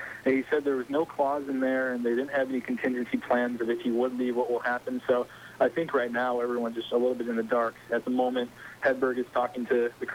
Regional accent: Twin Cities, Minnesota, United States; now in Minot, United States; I came in early yesterday morning, and I'm from the Twin Cities originally, so I was able to stay at my folks' place

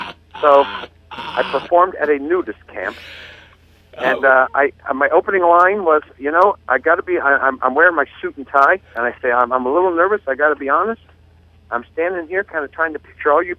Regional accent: Midwest, United States; I actually love being a Midwesterner. I love the people. I love the values.

